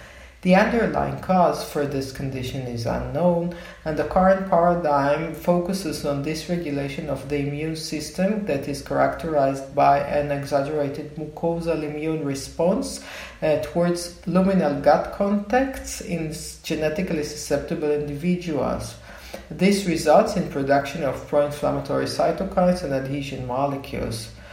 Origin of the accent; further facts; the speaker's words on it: Israel; I'm a gastroenterologist from Israel